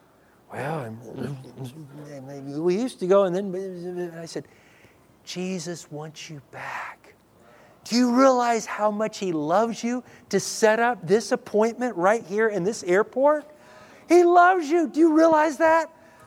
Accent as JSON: {"language": "English", "town": "Dallas", "region": "Texas", "country": "United States", "said": "I'm from Dallas area"}